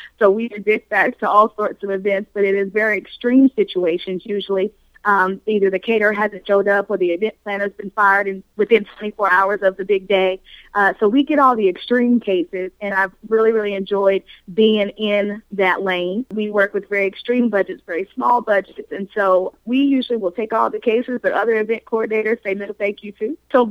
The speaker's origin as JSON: {"language": "English", "region": "Maryland", "country": "United States", "moved": "yes", "lives_now": "Greensboro, United States", "said": "I run a full-service event planning company based here in Greensboro, North Carolina. I'm originally from Maryland"}